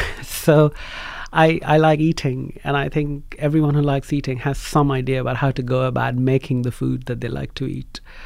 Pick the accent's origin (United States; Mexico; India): India; Kolkata, West Bengal; moved away as an adult; now in England; Well, no, I was born and brought up in Calcutta. I went to school there. I did my first degree there in English literature. And then I moved to England when I was 22 years old.